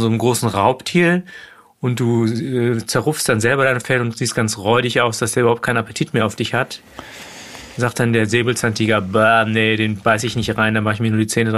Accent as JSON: {"language": "German", "region": "Rhineland", "country": "Germany", "said": "Bei uns im Rheinland ist es permanent"}